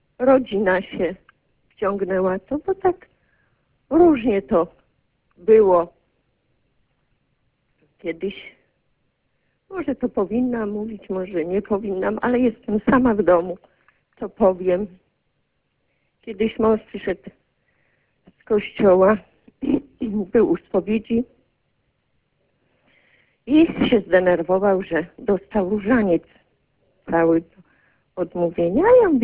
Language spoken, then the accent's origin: Polish; Toruń, Kuyavian-Pomeranian Voivodeship, Poland; Przedstawiłam się, że jestem z Torunia.